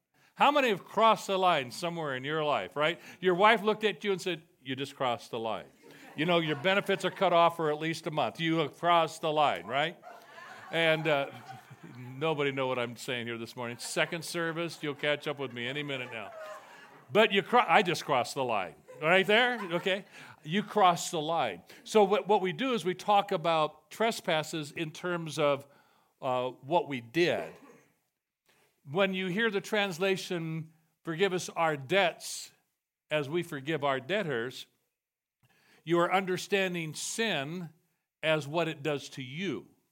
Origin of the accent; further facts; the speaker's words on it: Los Angeles, California, United States; I grew up in Angel's Temple, the headquarters church for Foursquare and in L.A.